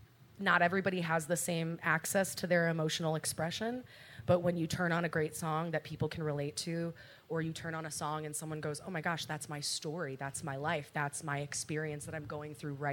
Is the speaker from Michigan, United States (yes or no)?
no; New York City, New York, United States; Growing up in New York City, going to the Performing Arts High School was amazing